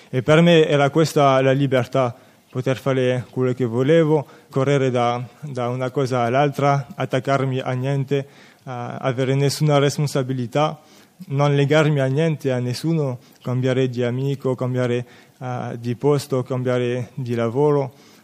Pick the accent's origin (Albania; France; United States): France; Italian is a second language; sono francese e vi chiedo subito scusa per tutti i sbagli di italiano che farò.